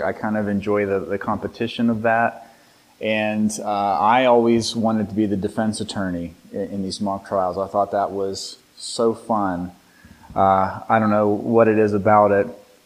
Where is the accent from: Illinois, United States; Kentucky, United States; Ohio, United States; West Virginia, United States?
West Virginia, United States; I'm from West Virginia.